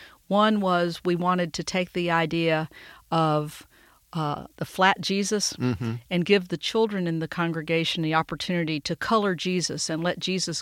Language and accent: English; Arkansas, United States; For little girls growing up in South Arkansas, that was not an option.